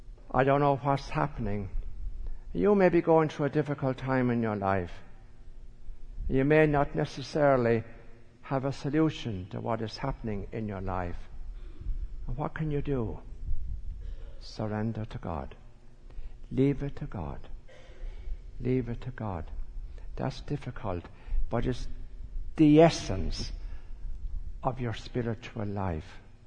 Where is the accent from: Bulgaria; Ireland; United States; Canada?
Ireland; because I'm Irish, and so I say palm